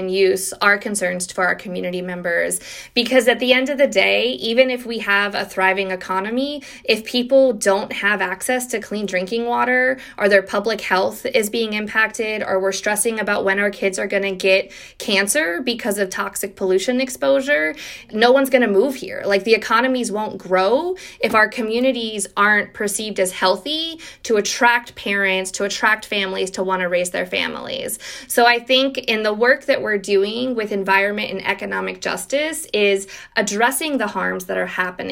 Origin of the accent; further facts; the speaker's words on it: United States; growing up in Greene County, raising a family here right now